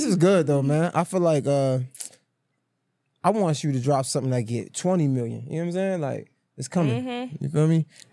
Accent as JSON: {"language": "English", "town": "Baltimore", "region": "Maryland", "country": "United States", "said": "I'm from Baltimore."}